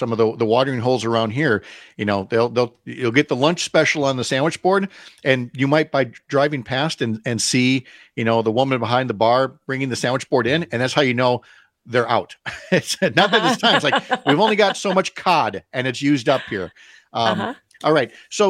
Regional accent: St. Paul, Minnesota, United States; And from where I grew up in the West 7th neighborhood of St. Paul

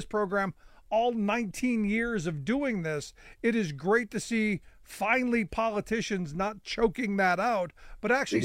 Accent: Cleveland, Ohio, United States; now in Pennsylvania, United States; a kid growing up in Cleveland, I don't know, not happy about it. But I love the fact that here in Pennsylvania, we are known for our Labor Day parades.

